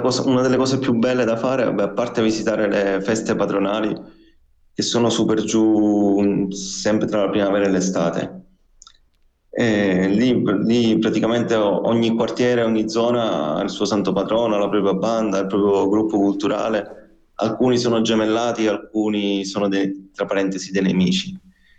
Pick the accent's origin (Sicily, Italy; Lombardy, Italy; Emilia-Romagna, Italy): Sicily, Italy; Balestrate; Sì, il mio paese si chiama Balestrate.